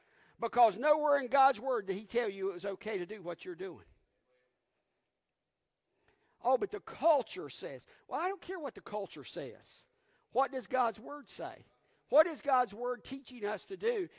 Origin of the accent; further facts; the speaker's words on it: United States; But where I grew up in Randolph County, we called it cussing.